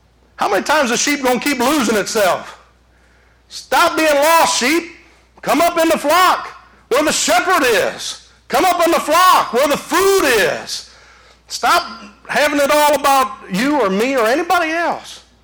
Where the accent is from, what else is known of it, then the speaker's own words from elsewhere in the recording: Michigan, United States; also born or lived in Olive Branch; I used to live in Olive Branch. You know, but I'm being from Michigan, I had no idea.